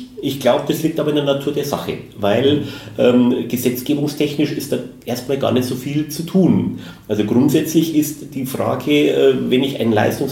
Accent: Bavaria, Germany; now in Berlin, Germany; Ja, ich glaube, für den Bayern ist es leichter mit den Preußen als für die Preußen mit den Bayern. Es ist total spannend in Berlin

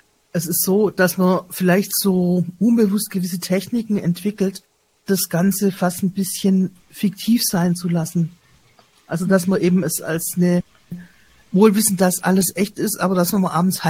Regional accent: Stuttgart, Baden-Württemberg, Germany; da war ich noch im Kreis Ludwigsburg, das habe ich quasi als Stuttgarterin miterlebt

